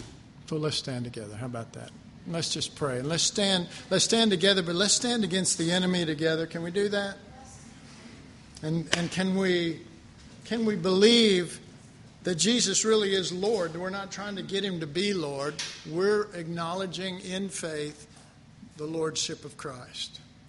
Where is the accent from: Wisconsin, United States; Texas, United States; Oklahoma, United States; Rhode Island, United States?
Texas, United States; You know, and I'm sorry, I'm crude, I'm Texan, but I say to my soul, shut up.